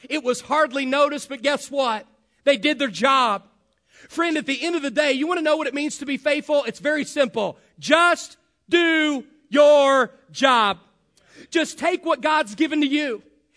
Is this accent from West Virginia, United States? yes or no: yes; West Virginia, United States; I'm from West Virginia, of course, you know that by now. I like to say that, by the way. I grew up there in the Kanawha Valley.